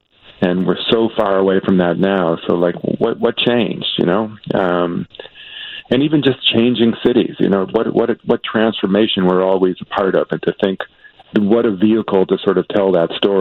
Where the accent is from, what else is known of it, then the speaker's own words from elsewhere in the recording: Chicago, Illinois, United States; And I'm a Chicagoan. I was born here. I moved away for some of my working life, but I moved back about 5 or so years ago. So born and raised.